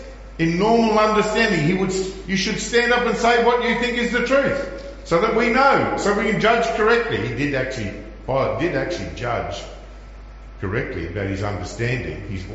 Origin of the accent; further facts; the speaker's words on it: Queensland, Australia; When I was a teenager, I'm from Queensland, we had no sheep.